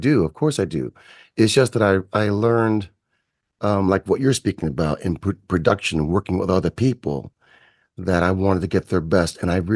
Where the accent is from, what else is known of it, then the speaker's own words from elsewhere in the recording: Kalamazoo, Michigan, United States; I'm from Kalamazoo, Michigan, between Chicago and Detroit, right in the middle of the country, Kalamazoo, where they make Gibson guitars, you know.